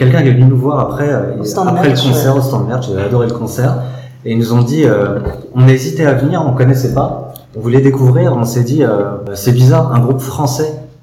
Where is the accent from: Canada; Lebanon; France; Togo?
France; Il y a aussi ce côté où souvent, en tant que Français, en tant qu'étranger dans un pays, on n'est pas reçu pareil que quelqu'un du pays, quoi.